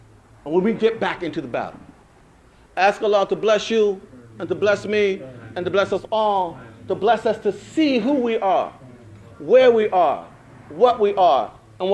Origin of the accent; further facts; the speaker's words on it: Philadelphia, Pennsylvania, United States; I'm originally from Philadelphia. That's on the East Coast of America.